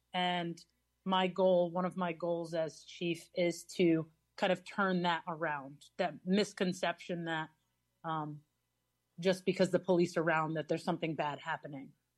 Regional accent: Hudson, United States; Like I said before, I was born and raised in Hudson.

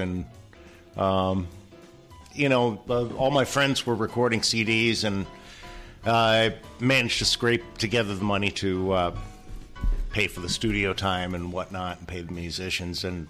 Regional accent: New York, United States; also born or lived in Chicago / Baltimore; Well, we lived in lived in a suburb of Baltimore for you know, kind of my early elementary school life, and then we moved to a suburb of New York where there was a music program

